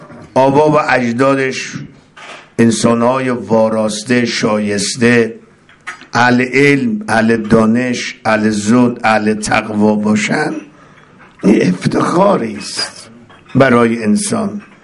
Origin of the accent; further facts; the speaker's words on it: Mashhad, Razavi Khorasan, Iran; افتخار کنیم شیعیم، افتخار کنیم مسلمانیم، افتخار کنیم ما مشهدی هستیم، همجوار امام رضا هستیم، همسایه امام رضا هستیم